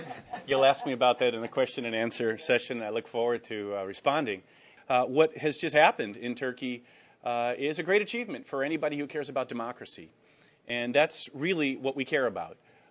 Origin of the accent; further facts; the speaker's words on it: Chicago, Illinois, United States; I come from Chicago, where we have a long tradition of interesting elections, at least in the old days.